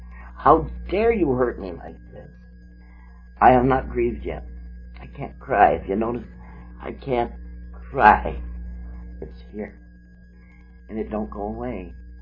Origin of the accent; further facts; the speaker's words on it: Ireland; born there; But you see, I was born in Ireland.